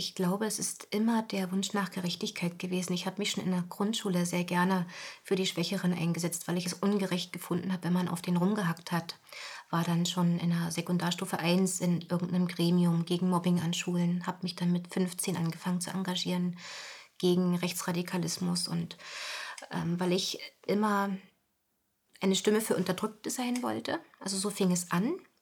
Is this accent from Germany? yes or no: yes; Potsdam, Brandenburg, Germany; Und ich bin in Potsdam zur Welt gekommen, am Stern. Und mein Kindergarten, der lag direkt an der Havel.